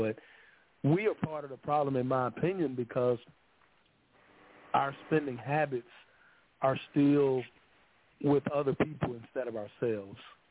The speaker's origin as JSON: {"language": "English", "town": "Birmingham", "region": "Alabama", "country": "United States"}